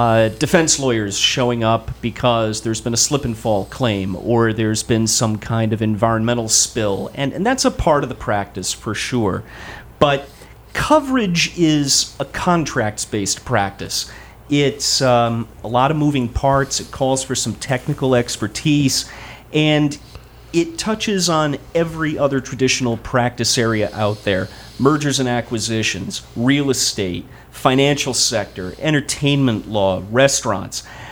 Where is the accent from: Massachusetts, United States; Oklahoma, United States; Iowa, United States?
Massachusetts, United States; Dracut; No, I'm a New England native. I grew up in Dracut, Massachusetts.